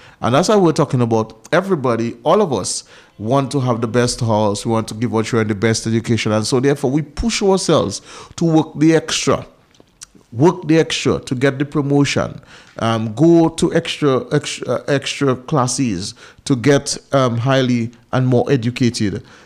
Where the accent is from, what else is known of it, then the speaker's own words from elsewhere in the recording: Jimmit, Saint Paul, Dominica; I remember growing up in Jimmit, and all where the houses are now was cover and soursop trees and mocha trees